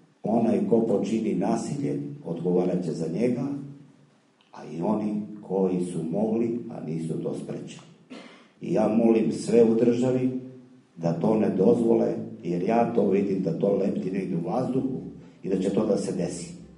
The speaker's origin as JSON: {"language": "Serbian", "town": "Rakita", "region": "Southern and Eastern Serbia", "country": "Serbia", "said": "Ja dolazim evo vama iz Rakitu da čujete našu muku."}